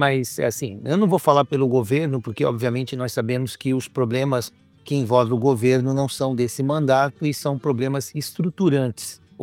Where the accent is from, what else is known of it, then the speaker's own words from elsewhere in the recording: Santos, São Paulo, Brazil; eu sou natural da cidade de Santos, no estado de São Paulo. É uma região litorânea, predominantemente portuária, né?